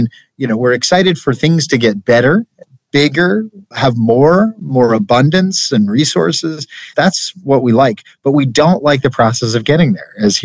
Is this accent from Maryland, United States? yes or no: yes; Salisbury, Maryland, United States; I was born and raised in Salisbury on Maryland's Eastern Shore, the capital of the Eastern Shore, we call ourselves.